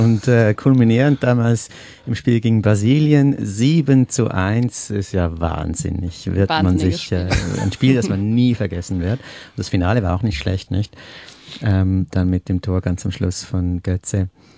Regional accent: Melbourne, Victoria, Australia; das bin ich, aus Melbourne ebenfalls

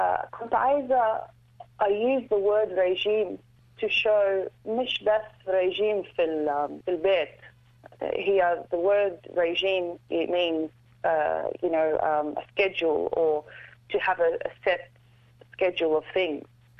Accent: Egypt; Arabic is a second language; طبعا انا مصريه، انا مولوده هنا بس أنا بتكلم عربي second language

